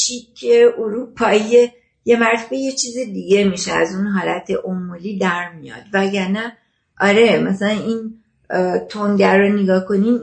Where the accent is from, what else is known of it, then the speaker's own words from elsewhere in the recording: France; also born or lived in United States; من از بچگی تو فرانسه بزرگ شدم، بعدم که 7 سال آمریکا درس خوندم